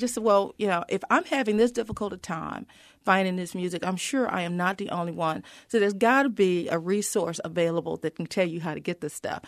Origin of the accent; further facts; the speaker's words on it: North Carolina, United States; now in Iowa, United States; No, I'm originally from North Carolina.